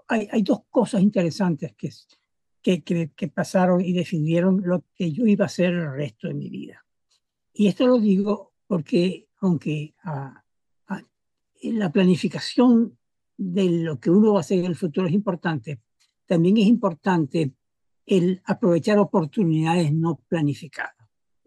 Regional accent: Maracaibo, Zulia, Venezuela; Yo nací en Maracaibo y realmente hice todos mis estudios, tanto de primaria, bachillerato y universidad en Maracaibo.

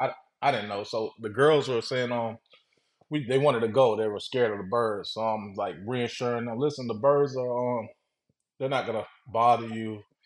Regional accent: Orlando, Florida, United States; from Orlando, Florida. Just old regular guy, married, kids.

